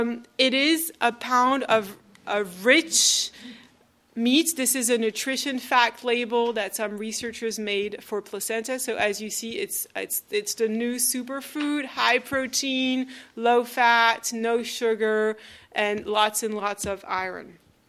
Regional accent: France; English is a second language; mostly in France, my home country, as you can hear.

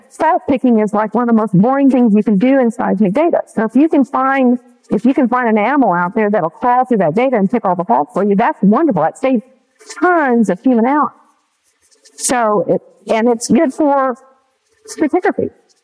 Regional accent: Oklahoma, United States; I mean, it's just like Oklahoma. I grew up in Oklahoma.

